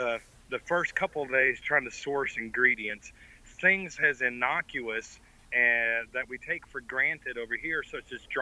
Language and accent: English; Whitesboro, Texas, United States; Yes, I grew up in North Texas in a little itty bitty, tiny town called Whitesboro, Texas, which is like in between Sherman and Gainesville.